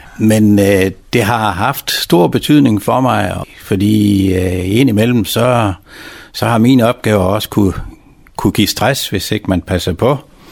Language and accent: Danish; North Denmark Region, Denmark; accent: Vendelbo; Men jeg er tosproget på det område. Derhjemme, der taler vi i vendelbo, men lige snart vi er udenfor, så taler vi såkaldt frederikshavnsk.